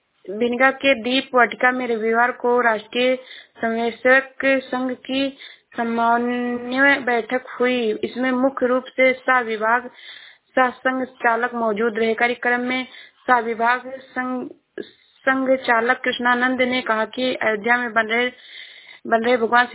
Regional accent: Uttar Pradesh, India; मैं जिला श्रावस्ती से हूँ।

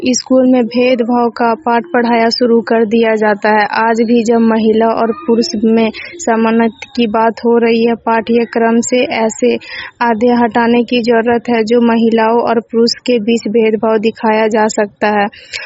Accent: Jamui, Bihar, India; बोल रही हूँ, जमुई की रहने वाली हूँ।

